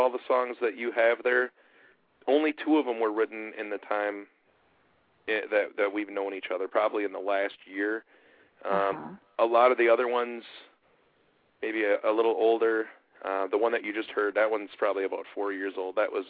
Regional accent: Minnesota City, Minnesota, United States; I'm from Minnesota, a town, a very small town called Minnesota City. It's about 2 hours south on the Mississippi River from where Marta is right now.

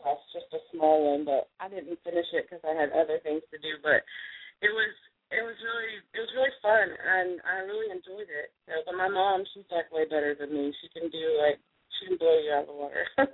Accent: Texas, United States; I'm from Texas.

